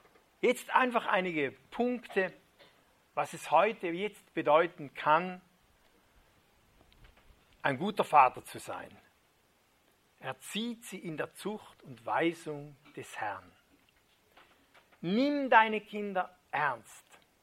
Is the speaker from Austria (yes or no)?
no; Switzerland; wo wir als Schweizer Servola gebraten haben